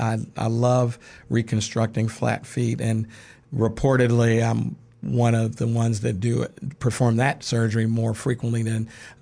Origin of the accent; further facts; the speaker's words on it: Midwest, United States; I'm from the Midwest, and as one ages up there, sometimes there's an attitude where it's just packed in.